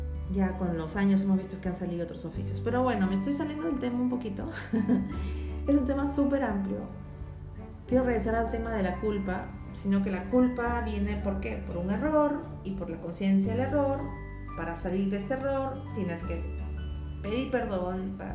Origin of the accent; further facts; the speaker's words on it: Peru; born there; Nací en Perú, ahora voy a México